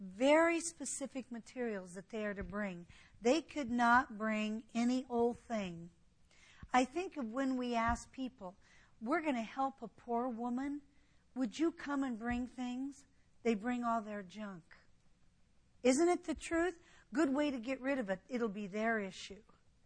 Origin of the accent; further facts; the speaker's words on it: Colorado, United States; I was raised in Colorado. Cottonwood was rampant in Colorado, grew naturally there.